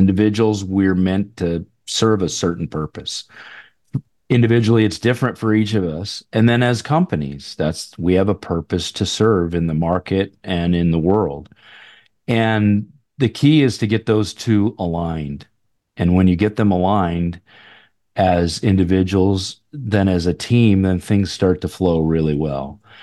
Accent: New York, United States; I started in municipal government, as you mentioned, actually in my hometown in upstate New York, as a temporary worker and in the field.

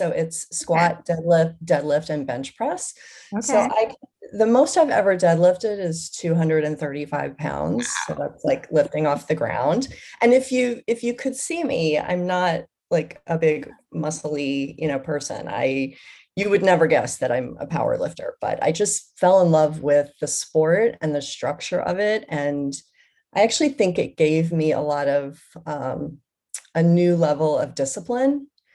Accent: North Carolina, United States; moved away as an adult; now in Brooklyn, United States; I grew up in North Carolina and have a journalism degree from UNC at Chapel Hill. And I moved to New York right after graduating from journalism school.

